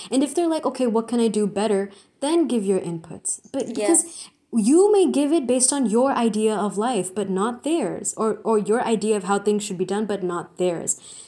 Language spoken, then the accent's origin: English; India; we're two Indian post grads. We're 22 and there's so much that we have to learn